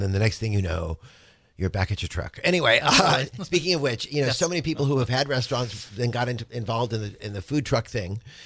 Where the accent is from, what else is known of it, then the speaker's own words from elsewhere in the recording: California, United States; also born or lived in San Francisco / New York; That's when I'm originally, even though I talk this way, I'm originally from California.